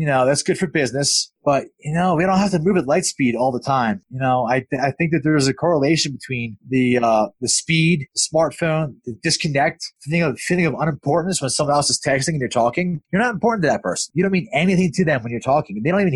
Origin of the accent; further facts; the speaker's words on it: New Jersey, United States; I speak fast. I'm from Jersey.